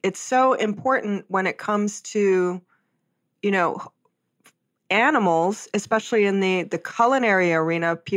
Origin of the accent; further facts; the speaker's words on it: Hawaii, United States; When we talk about the ocean, I'm from Hawaii. I was born and raised there, spent a lot of time in the ocean, on the ocean.